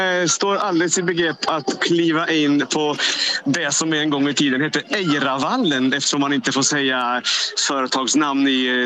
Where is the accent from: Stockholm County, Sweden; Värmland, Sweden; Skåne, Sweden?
Värmland, Sweden; för jag är ursprungligen värmlänning.